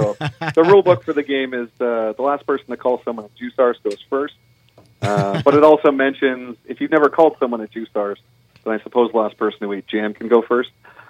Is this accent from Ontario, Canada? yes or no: yes; Ontario, Canada; I never lived there, but I was raised by Newfoundlanders in Ontario.